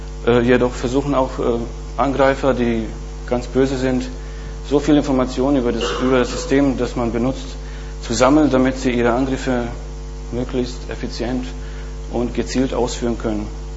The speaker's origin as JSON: {"language": "German", "country": "Bosnia & Herzegovina"}